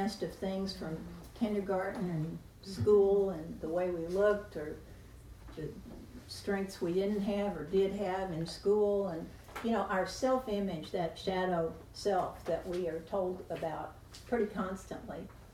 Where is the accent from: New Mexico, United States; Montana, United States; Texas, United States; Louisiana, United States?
Texas, United States; she hated my guts because I was from Texas